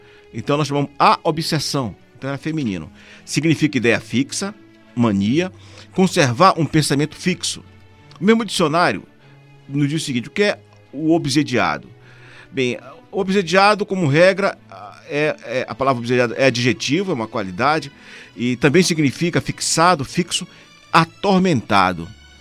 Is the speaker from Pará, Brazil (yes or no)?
yes; Bragança, Pará, Brazil; eu sou natural da cidade de Bragança, interior do estado do Pará, uma cidade que explora, essa cidade é litorânea